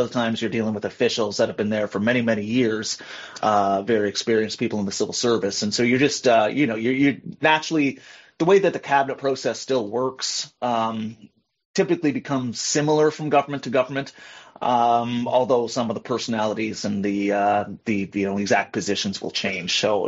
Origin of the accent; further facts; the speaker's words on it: Summerside, Prince Edward Island, Canada; moved away as an adult; now in Ottawa, Canada; born and raised in Summerside, PEI, and went to UPEI. Spent a few years working on the island before moving up to Ottawa.